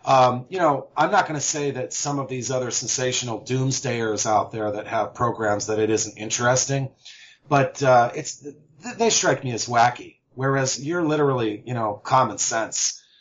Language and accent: English; United States; I'm an American citizen. I love my country tremendously